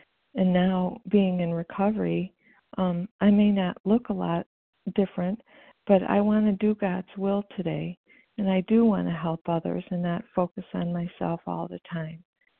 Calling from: Illinois, United States; Hi, this is … calling from Illinois.

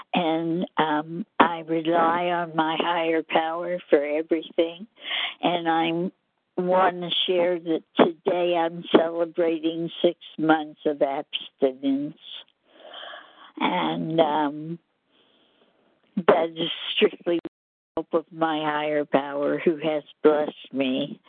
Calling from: Alabama, United States

